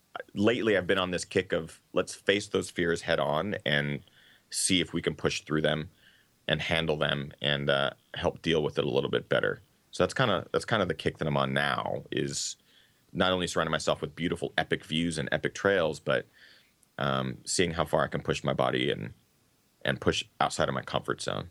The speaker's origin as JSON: {"language": "English", "region": "Pacific Northwest", "country": "United States", "tie": "born or raised there", "said": "Growing up in the Northwest, you're just blessed with some of the most amazing lush forests."}